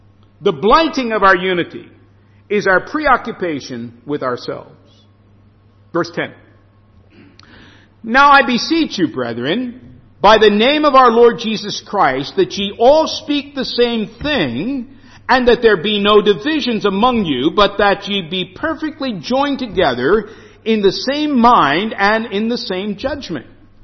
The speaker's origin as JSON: {"language": "English", "country": "United States", "lives_now": "United Kingdom", "said": "I know I'm an American, and so that may not be understood."}